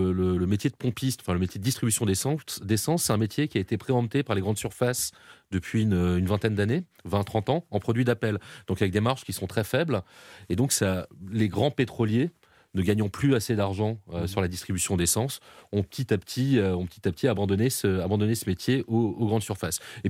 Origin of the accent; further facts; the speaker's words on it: Paris, Île-de-France, France; je suis un vrai parisien.